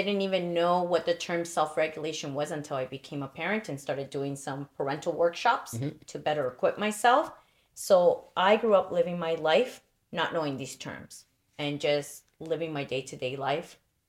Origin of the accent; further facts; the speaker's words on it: El Salvador; El Salvador.